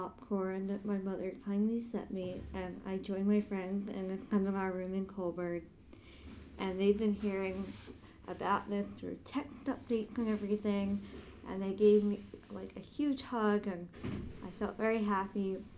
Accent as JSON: {"language": "English", "town": "Manhattan", "region": "New York", "country": "United States", "said": "I don't drive because I'm from Manhattan."}